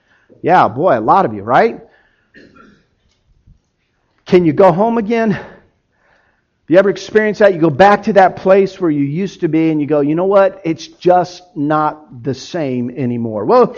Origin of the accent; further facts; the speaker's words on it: Miami, Florida, United States; moved away as an adult; I grew up in Miami, but that was more than 20 years ago since I've lived in Miami. Lived my whole grown-up years there as a child, as an adolescent, up into young adulthood.